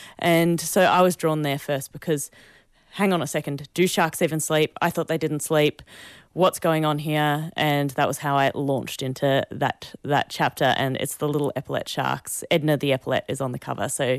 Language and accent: English; Tasmania, Australia; I'm from Lutruwita, Tasmania, so especially if it's an environmental question from a cold and chilly place, I'm especially keen to answer it.